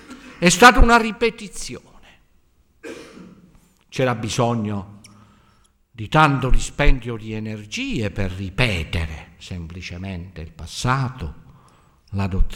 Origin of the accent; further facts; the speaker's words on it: Southern Italy, Italy; Avete capito che sono meridionale, non sono di Bergamo.